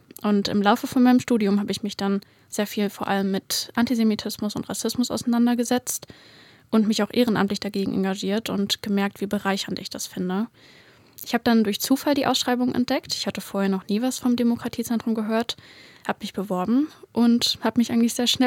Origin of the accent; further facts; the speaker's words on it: Hesse, Germany; Ja, ich komme aus Nordhessen